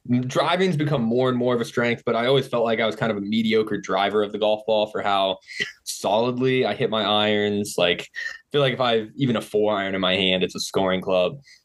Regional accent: Virginia, United States; I'm from Northern Virginia, kind of Western Loudoun County.

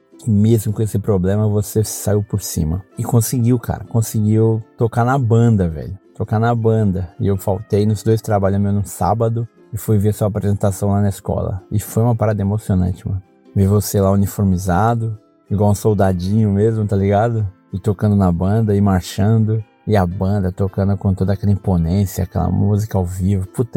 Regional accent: Brazil; Embora eu sempre fale que nós somos brasileiros, né?

